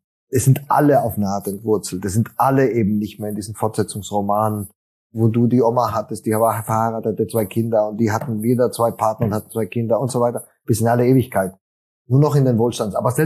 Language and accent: German; Argentina; ich bin ja selbst auch Migrant, weißt du, ich bin ja in Argentinien aufgewachsen